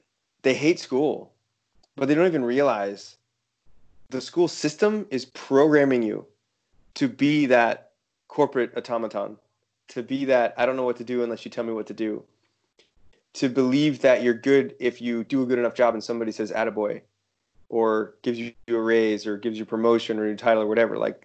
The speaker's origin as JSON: {"language": "English", "country": "United States", "tie": "born or raised there", "said": "just my analysis of growing up in the States and watching how things go in America"}